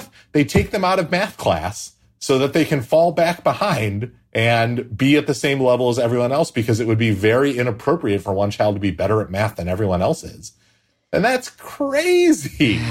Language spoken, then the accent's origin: English; United States; And to me, an American, even as an American who frequently finds myself annoyed by how exceptional all my neighbors find their children